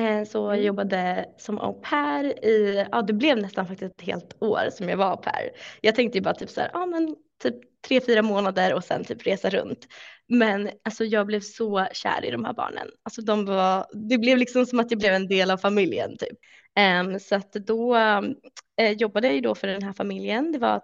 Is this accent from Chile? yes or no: no; Uppsala, Uppsala County, Sweden; jag är ju 26 år gammal, kanske man vill veta. Och jag växte upp i Uppsala, eller lite utanför Uppsala, ute på landet, med min familj.